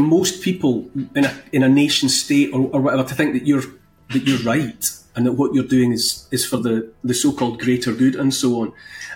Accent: United Kingdom; some or much of what we did as the British was wrong

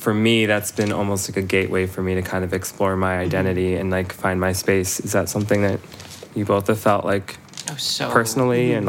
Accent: New York, United States; because I grew up in Hudson Valley

